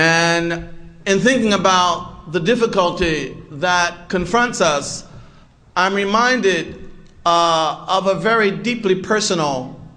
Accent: Philadelphia, Pennsylvania, United States; I grew up in Philadelphia, not the suburbs, the real Philadelphia.

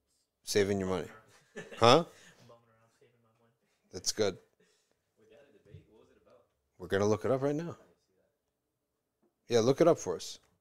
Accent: Manchester, North West England, United Kingdom; I am from Manchester too

